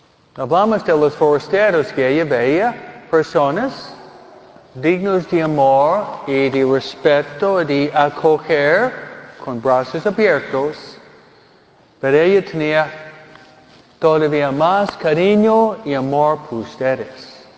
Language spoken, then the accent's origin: Spanish; Michigan, United States; Tal vez venimos de Michoacán, yo vengo de Michigan.